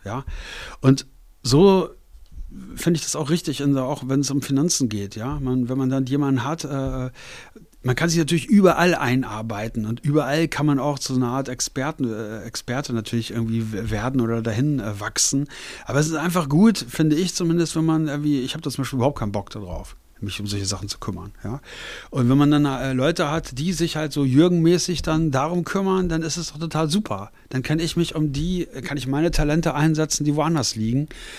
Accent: Paderborn, North Rhine-Westphalia, Germany; also born or lived in Bochum; Wir sind dann von Bochum. Ich komme eigentlich aus dem Ruhrgebiet, sind wir nach Paderborn gezogen. Da war ich immer noch recht jung, deswegen ja, aufgewachsen.

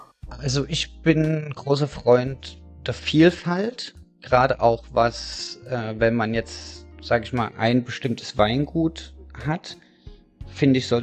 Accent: Dresden, Saxony, Germany; als Dresdner in Wolfsburg zu wohnen

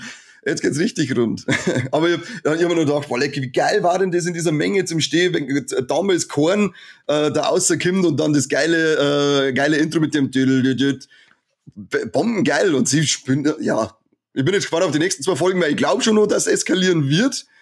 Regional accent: Kazakhstan; German is a second language; Bei uns in Kasachstan hat immer irgendwo was gebrennt.

